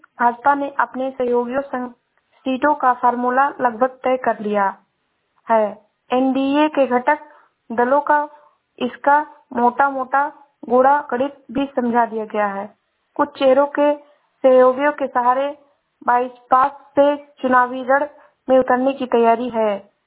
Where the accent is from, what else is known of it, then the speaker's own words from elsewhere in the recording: Shravasti, Uttar Pradesh, India; मैं जिला श्रावस्ती से हूँ।